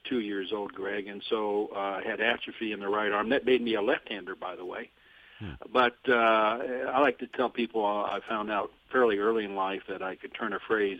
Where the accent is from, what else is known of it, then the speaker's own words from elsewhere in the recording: Los Angeles, California, United States; But it was growing up in Los Angeles, then a minor league town, going to Wrigley Field, which was the same as the Wrigley Field in Chicago, and keeping score with my father.